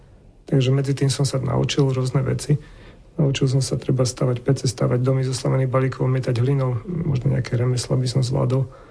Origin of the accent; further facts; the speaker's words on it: Prievidza, Trenčín Region, Slovakia; also born or lived in Bratislava; Ja som sa narodil a vyrastal v Prievidzi, potom som študoval v Bratislave 5 rokov